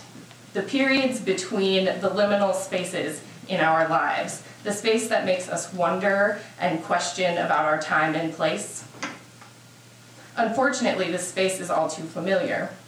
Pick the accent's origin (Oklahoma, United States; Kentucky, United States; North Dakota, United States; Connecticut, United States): North Dakota, United States; I'm also from North Dakota, which means I'm a far better land creature than sea.